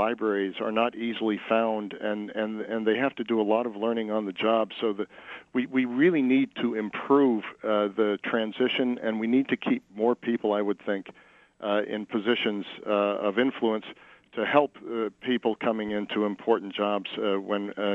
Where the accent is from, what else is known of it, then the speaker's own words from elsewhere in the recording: United States; freedoms that I, as an American, had always taken for granted.